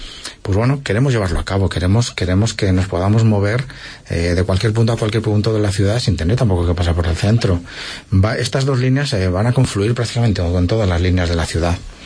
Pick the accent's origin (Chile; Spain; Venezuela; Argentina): Spain; Salamanca, Castile and León; now in Alicante, Spain; Yo soy de Salamanca, en Salamanca hace mucho frío, en Salamanca a las 10 de la noche da gusto estar en casa, pero es que vivo en Alicante.